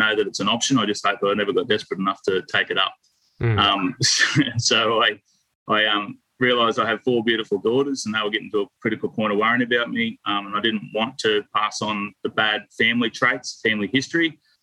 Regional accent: Australia; I'm an Aussie by heart.

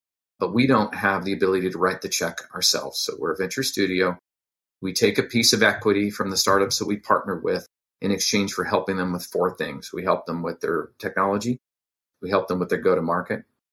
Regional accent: Utah, United States; because that's a hot topic in my home state of Utah right now.

